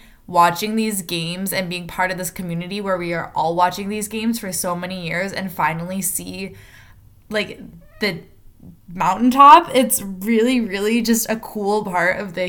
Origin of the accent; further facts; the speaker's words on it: Michigan, United States; now in California, United States; I'm here in California now, but I grew up in Michigan and went to school at Michigan